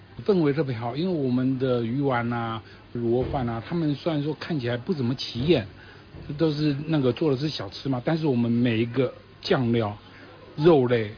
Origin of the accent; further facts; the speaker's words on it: Taiwan; 那个黑猪肉在我们台湾老家的那边的话来讲的话，是最好的猪肉